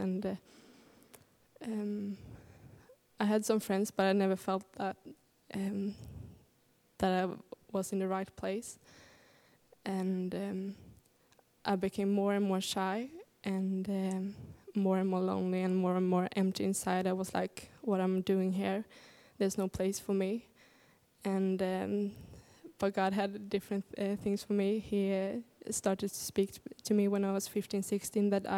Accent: Sweden; I'm from Sweden, quite far away from here.

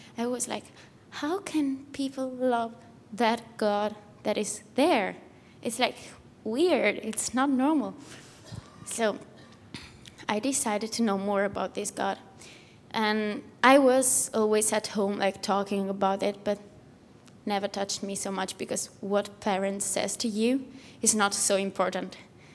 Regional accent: Italy; English is a second language; I'm from Italy. And I'm 18. Doesn't matter. 19. And mine, it's a Christian family, so I was born with the idea of God and everything.

